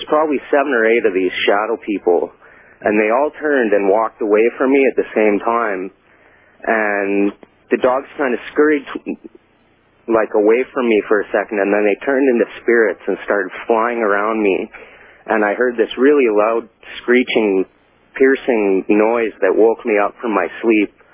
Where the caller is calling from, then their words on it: British Columbia, Canada; I'm calling from British Columbia, Canada.